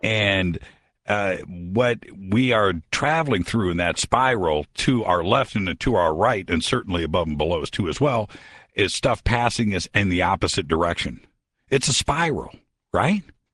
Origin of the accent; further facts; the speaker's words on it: Indiana, United States; Let's go to my home state of Indiana.